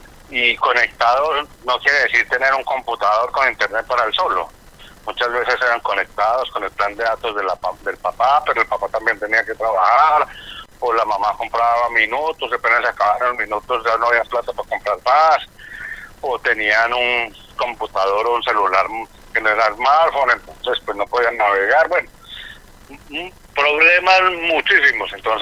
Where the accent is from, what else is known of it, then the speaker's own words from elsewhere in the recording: Manizales, Caldas, Colombia; Nosotros somos de Manizales